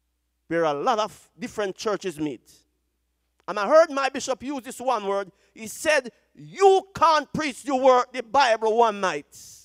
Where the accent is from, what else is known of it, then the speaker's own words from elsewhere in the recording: Saint Ann Parish, Jamaica; I'm from St. Anne, Jamaica.